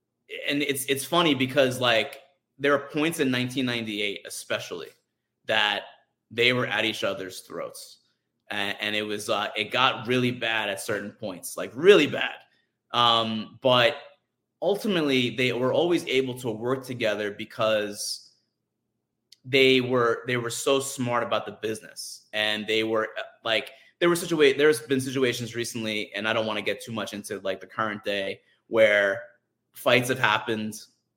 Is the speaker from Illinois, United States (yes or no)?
no; New York, United States; especially for me growing up in New York.